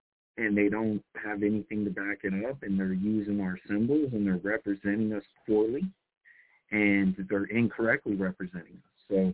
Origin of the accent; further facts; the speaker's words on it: Wichita, Kansas, United States; We shot that right here in Wichita, Kansas. You know, that Wichita, Kansas is my hometown. I've been here for over 20 years.